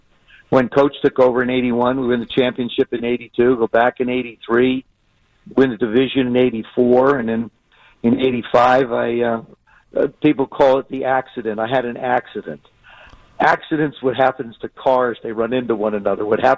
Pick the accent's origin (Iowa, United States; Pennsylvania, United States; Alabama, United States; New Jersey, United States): New Jersey, United States; South River; and I grew up in South River, and it's right in Middlesex County